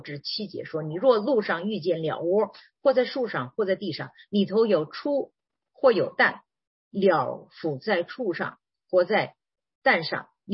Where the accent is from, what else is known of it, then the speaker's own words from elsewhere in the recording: China; 尤其是我们中国人哈。我小的时候，我在家乡，我们的家乡到处甲鱼、乌龟挺多的